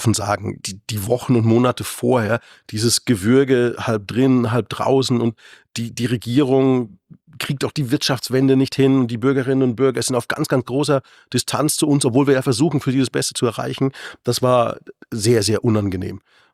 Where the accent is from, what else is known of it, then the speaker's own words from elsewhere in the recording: Bavaria, Germany; now in Munich, Germany; Ich komme aus der Fränkischen Rhön, lebe seit 25 Jahren in München und es ist einfach eine tolle Stadt.